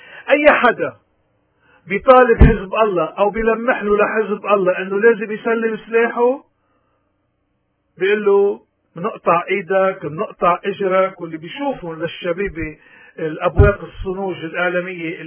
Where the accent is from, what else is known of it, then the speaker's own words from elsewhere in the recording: Lebanon; نحن كلبنانيين بدنا نبطل الذمية